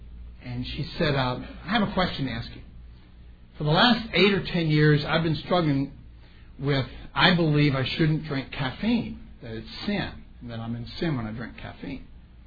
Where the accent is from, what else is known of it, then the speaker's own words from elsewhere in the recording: New Orleans, Louisiana, United States; I'm from New Orleans. I like it strong.